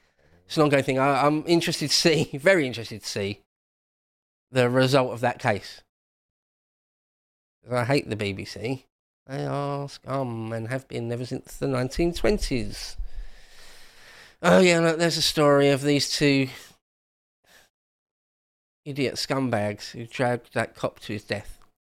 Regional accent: Havering, London, United Kingdom; I was born and raised in Essex, East London. London borough of Havering.

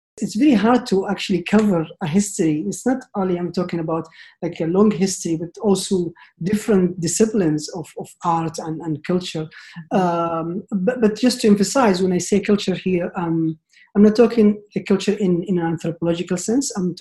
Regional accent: Medina, Medina Province, Saudi Arabia; from Al-Madina, Saudi Arabia. I'm a sociologist, lecturer, and researcher interested in culture, politics in the Gulf.

